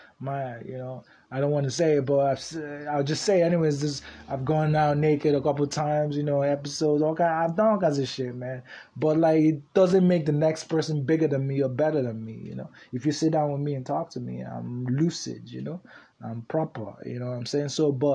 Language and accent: English; Nigeria; moved away as an adult; now in United States; I grew up in Nigeria and came here when I was like 23.